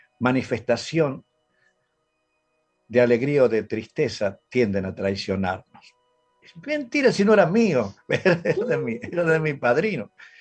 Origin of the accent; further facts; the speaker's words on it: Rosario de la Frontera, Salta, Argentina; Y eso era allá por mi pueblo en Rosario la Frontera, me acuerdo, mi madre.